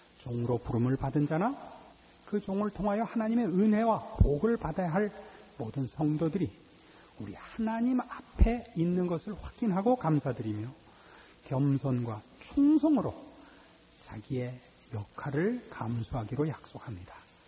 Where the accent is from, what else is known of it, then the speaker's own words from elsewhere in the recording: South Korea; 저도 이 한국 사회에서 컸고